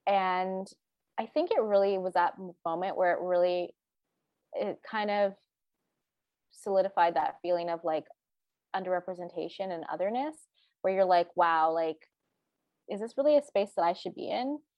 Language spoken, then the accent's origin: English; Toronto, Ontario, Canada; when I grew up in Toronto